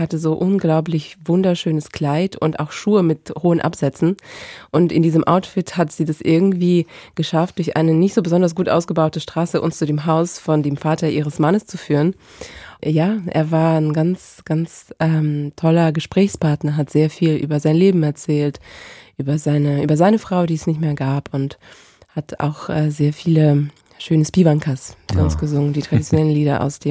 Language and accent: German; Vyshnyaky, Kyiv Oblast, Ukraine; Ja, das war in dem Dorf Fasowa in der Nähe von Kiew und auch in der Nähe von dem Dorf, wo ich aufgewachsen bin, Vyshnyaky.